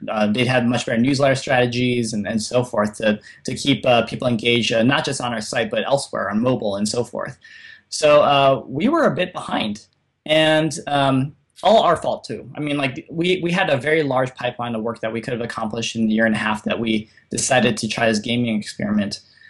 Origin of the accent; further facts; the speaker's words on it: Detroit, Michigan, United States; It's based in Detroit, which is my hometown.